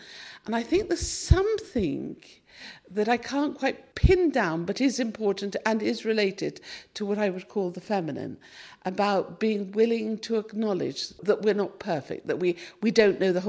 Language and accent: English; United Kingdom; I'm British